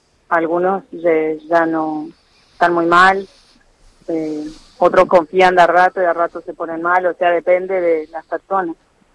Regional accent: Formosa, Argentina; now in Mar del Plata, Argentina; Los dos somos de provincia y vivimos acá en Mar del Plata. Yo soy de Formosa y él es de Santa Fe y vivimos en Mar del Plata.

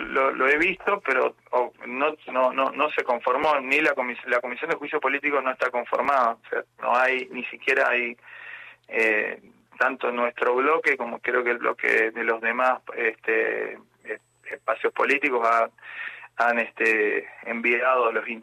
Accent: Corrientes, Argentina; Soy un correntino más y trato de buscarles las soluciones

